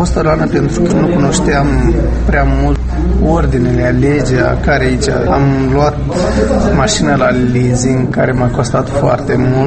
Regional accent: Moldova; spunem că suntem moldoveni.

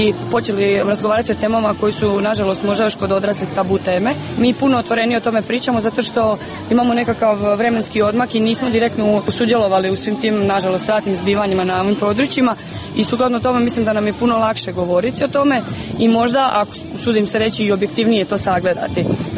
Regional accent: Vukovar, Vukovar-Syrmia County, Croatia; dolazim iz Vukovara.

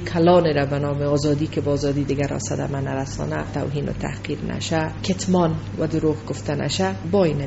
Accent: Afghanistan; ما هم مثل میلیون ها دختر افغان ازدواجی که توسط فامیل ما ترتیب داده شده بود ازدواج کردم.

